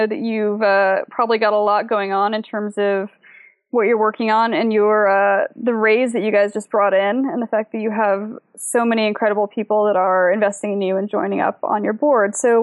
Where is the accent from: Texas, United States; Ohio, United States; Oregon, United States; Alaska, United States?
Oregon, United States; Portland; But you're based in Portland, which is my hometown, and so I'm very pro-Portland bias.